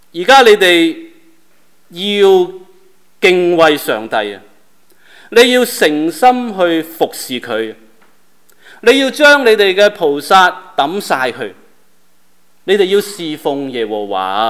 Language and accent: Chinese; China; 而我们是中国人。